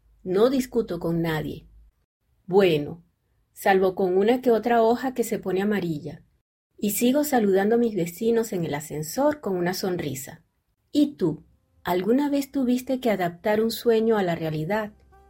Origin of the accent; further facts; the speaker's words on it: Venezuela; como buena venezolana, creo que siempre hay una solución con buen humor